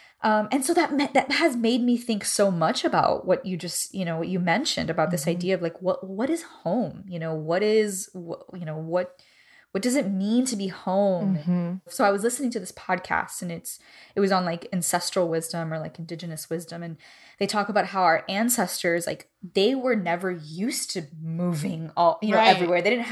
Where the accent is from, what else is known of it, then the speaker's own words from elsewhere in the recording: Miami, Florida, United States; where I was raised was right outside of Little Havana. So it was like literally like, you know, Havana 2.0.